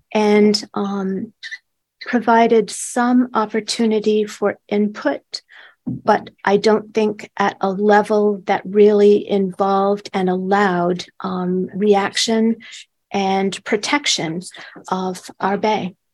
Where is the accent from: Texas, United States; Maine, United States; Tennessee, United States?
Maine, United States; Belfast; I grew up in Belfast at a time when careless disposal of industrial effluent discouraged recreational boaters from our harbor and necessitated a bath after wading at the beach of our city park.